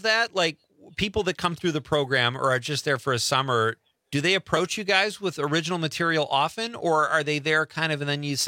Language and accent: English; Chicago, Illinois, United States; My hometown is Chicago.